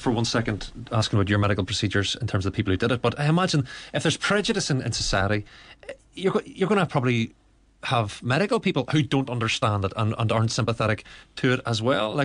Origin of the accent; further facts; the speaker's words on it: Lurgan, Northern Ireland, United Kingdom; I'm a Lurgan man myself, so I know that part of the world well.